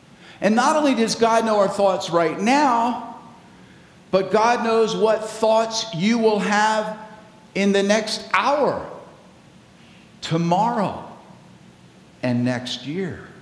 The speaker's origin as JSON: {"language": "English", "region": "Pennsylvania", "country": "United States", "tie": "born or raised there", "moved": "as an adult", "lives_now": "Michigan, United States", "said": "should I leave my home state of Pennsylvania and should I come to Michigan?"}